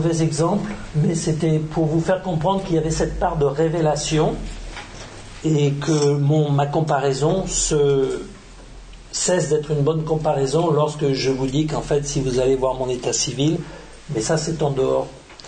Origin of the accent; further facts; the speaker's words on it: Saint-Mandé, Île-de-France, France; born there; Je suis né à Saint-Mandé, à l'hôpital militaire Béraud.